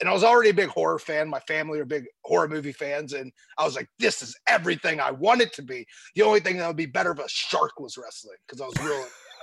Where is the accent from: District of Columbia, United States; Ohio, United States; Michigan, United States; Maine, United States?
Ohio, United States; I was a WCW kid where I grew up in Ohio